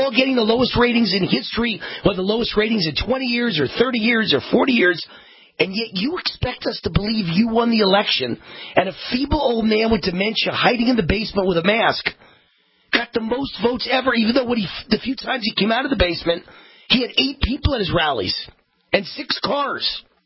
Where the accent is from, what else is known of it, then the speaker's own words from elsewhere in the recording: Las Vegas, Nevada, United States; my hometown, Las Vegas, Nevada.